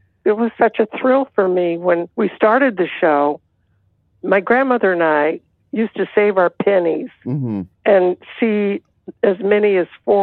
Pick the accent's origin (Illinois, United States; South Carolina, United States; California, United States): California, United States; Hollywood; I was growing up in Hollywood with my grandmother